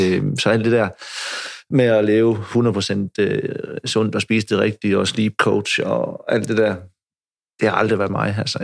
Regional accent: Silkeborg, Central Denmark Region, Denmark; For jeg kommer fra Danmark og Silkeborg

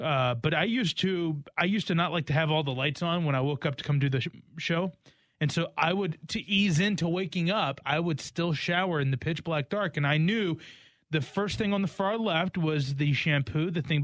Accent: Blue Ridge Mountains, United States; I'm from the Blue Ridge Mountains. Like, it's just ingrained in me that that's what you do.

